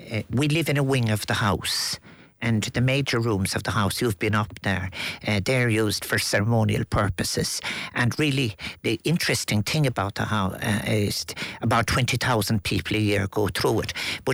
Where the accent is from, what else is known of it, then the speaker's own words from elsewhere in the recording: Limerick, Munster, Ireland; born there; I was born into quite some security when I was born in Limerick City.